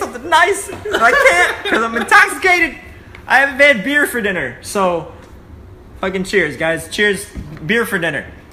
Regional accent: Chicago, Illinois, United States; Dude, we're from Chicago.

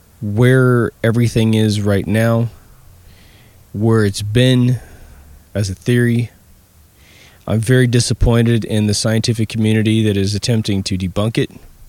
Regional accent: Kansas, United States; now in California, United States; I was always tortured with the story of Wizard of Oz because I'm from Kansas. And when I came to California, I always got two questions.

